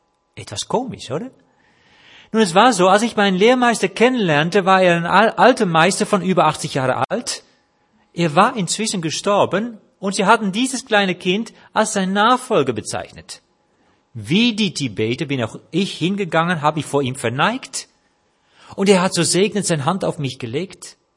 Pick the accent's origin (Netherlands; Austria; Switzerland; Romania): Netherlands; Dabei bin ich doch Holländer.